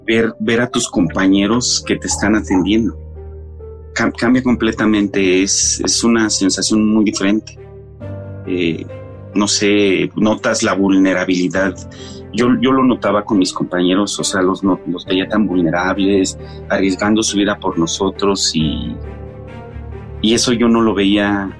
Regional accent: Los Reyes La Paz, State of Mexico, Mexico; Yo crecí con ustedes en los Reyes La Paz

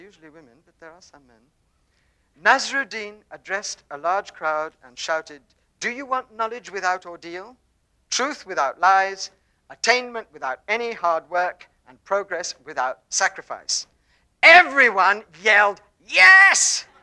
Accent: England, United Kingdom; It's just that I'm English.

